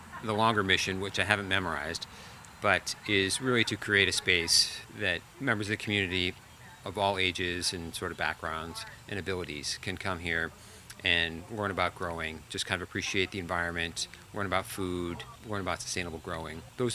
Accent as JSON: {"language": "English", "town": "Barrington", "country": "United States", "tie": "born or raised there", "said": "which I had really not even known about much growing up in Barrington"}